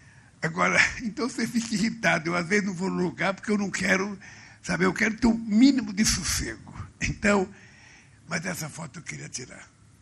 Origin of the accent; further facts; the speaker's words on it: Garanhuns, Pernambuco, Brazil; não só porque eu sou de Garanhuns, mas porque eu tenho muita afinidade com Pernambuco